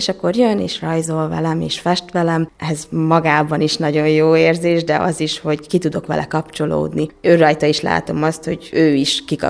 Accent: Géberjén, Szabolcs-Szatmár-Bereg, Hungary; now in Tunyogmatolcs, Hungary; én Géberjénben nőttem fel, így nagyon kedves számomra. Én mindig mondom, hogy igaz, Tunyogmatolcson élek, de én géberjéni vagyok.

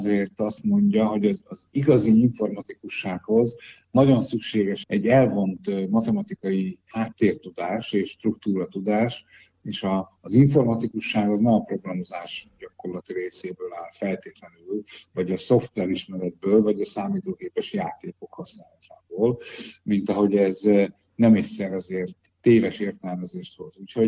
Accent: Gyula, Békés, Hungary; Egyébként gyulai vagyok.

